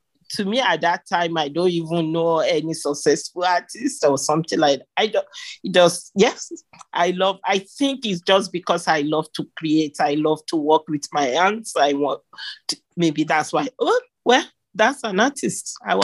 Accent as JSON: {"language": "English", "town": "Philadelphia", "region": "Pennsylvania", "country": "United States", "said": "Will you accept me as a Philly maker? Because I am Nigerian-American, so I'm one of you."}